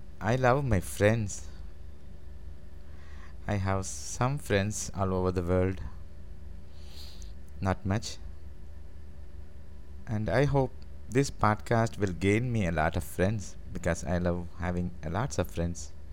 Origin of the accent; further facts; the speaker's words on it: India; I am from India. I would like to give you all a first intro as my podcast. I am 41 years old.